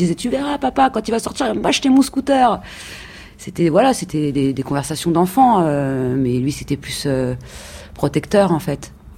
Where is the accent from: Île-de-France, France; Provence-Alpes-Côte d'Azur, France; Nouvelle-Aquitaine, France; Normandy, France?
Île-de-France, France; Ivry-sur-Seine; parce que je suis d'Ivry-sur-Seine, donc c'est une petite ville.